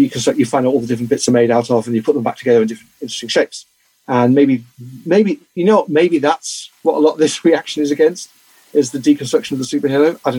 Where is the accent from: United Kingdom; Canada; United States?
United Kingdom; I'm British.